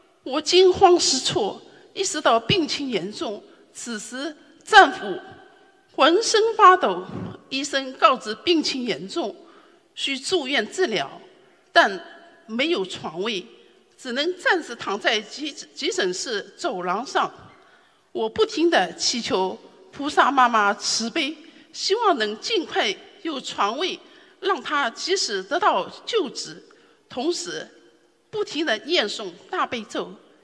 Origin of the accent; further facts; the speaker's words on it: Melbourne, Victoria, Australia; 我来自墨尔本，学习心灵法门近五年，吃素已有三年多，